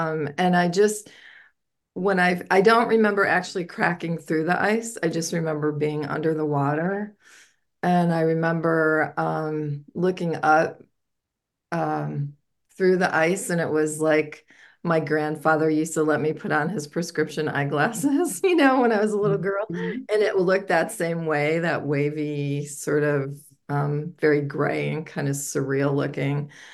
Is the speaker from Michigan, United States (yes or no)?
yes; Michigan, United States; I actually was 6 years old and I grew up in Michigan